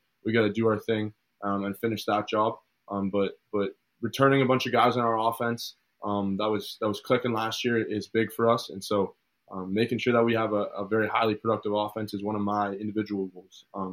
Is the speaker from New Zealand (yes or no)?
no; Canada; I mean, I want to be evaluated versus American guys, and I don't want anyone to look at me as a Canadian